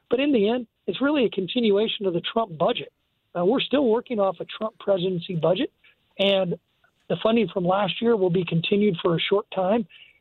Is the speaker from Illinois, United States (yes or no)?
yes; Illinois, United States; over access to abortion services in my home state of Illinois.